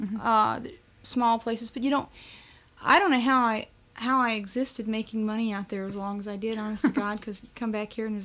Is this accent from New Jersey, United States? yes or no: no; Los Angeles, California, United States; I'm from Los Angeles, California. Way far away from, I know.